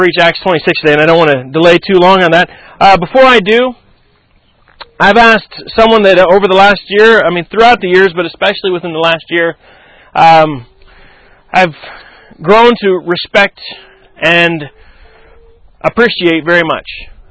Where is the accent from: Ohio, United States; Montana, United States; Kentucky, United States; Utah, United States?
Montana, United States; Bozeman; So I am proud and happy to say I am from Bozeman, Montana.